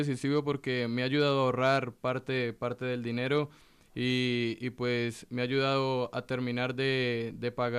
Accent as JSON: {"language": "Spanish", "country": "Colombia", "moved": "as an adult", "said": "yo vengo de Colombia y allí venía financiado para la matrícula y la estadía"}